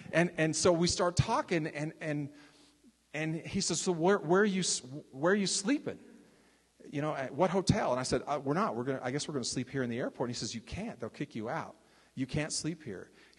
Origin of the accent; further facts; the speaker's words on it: Texas, United States; I'm from Texas.